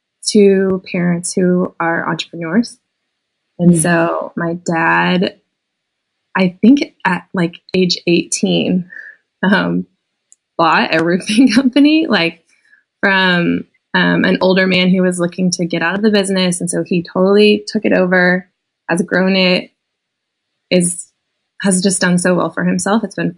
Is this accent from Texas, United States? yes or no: yes; Lubbock, Texas, United States; Yeah, so I grew up in Lubbock, Texas